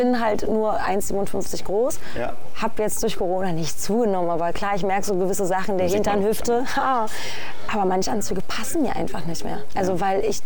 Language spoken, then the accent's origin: German; North Rhine-Westphalia, Germany; ich komme ja aus NRW und da ist das ein krasses Thema.